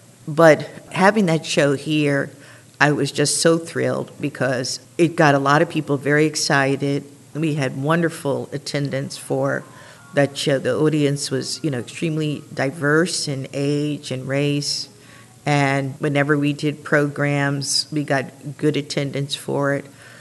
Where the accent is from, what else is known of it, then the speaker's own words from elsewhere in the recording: East Coast, United States; and I am from the East Coast originally